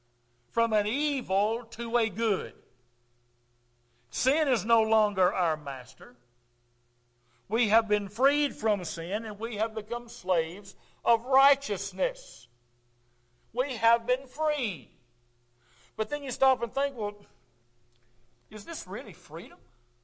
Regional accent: United States; I'm free. I'm an American.

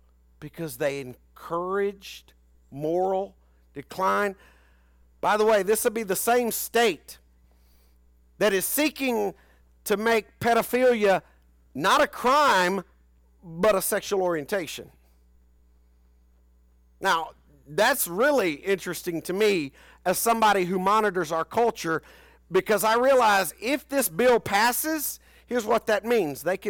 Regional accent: Nashville, Tennessee, United States; born there; When I was born in Nashville, Tennessee, in St. Thomas Hospital

